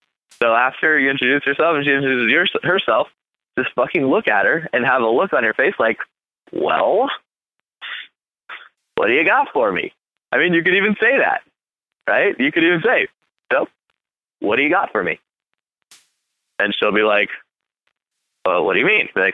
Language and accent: English; Michigan, United States; Not to totally talk shit about Toledo, but I'm from Michigan. My parents are from Michigan. I'm a product of U of M. So I was born and raised to hate Ohio.